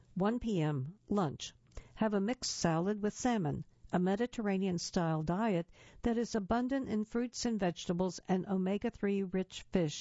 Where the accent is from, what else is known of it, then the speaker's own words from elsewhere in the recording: Asbury Park, New Jersey, United States; born there; I was born in Asbury Park, New Jersey. I was the baby.